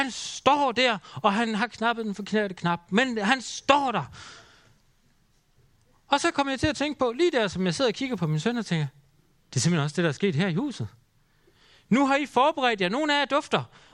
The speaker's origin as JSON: {"language": "Danish", "town": "Aarhus", "region": "Central Denmark Region", "country": "Denmark", "said": "Og det er simpelthen så internationalt der i Aarhus, hvor jeg er fra."}